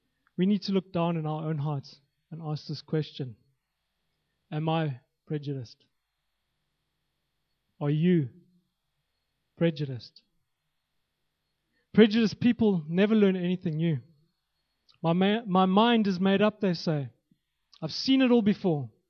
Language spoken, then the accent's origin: English; Zimbabwe; born there; Where you were born. I was born in Zimbabwe. Luckily, I'm white. I'm treated a bit better than some of the black Zimbabweans in this country.